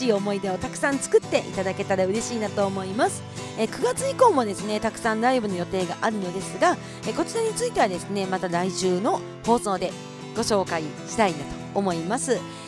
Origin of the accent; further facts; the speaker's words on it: Kushiro, Hokkaido, Japan; この日はですね、私の地元釧路市で、イベントがあります。